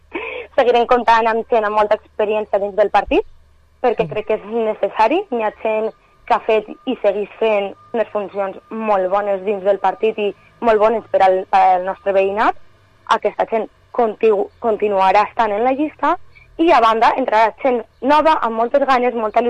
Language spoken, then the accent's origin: Catalan; Betxí, Valencian Community, Spain; soc de Betxí, tinc un negoci a Betxí i en la plaça del poble.